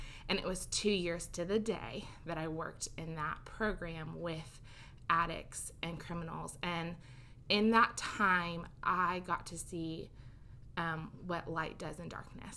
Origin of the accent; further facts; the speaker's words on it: Indiana, United States; I grew up in Indiana, in a wonderful family, two parents and an older brother, and grew up watching my parents do ministry.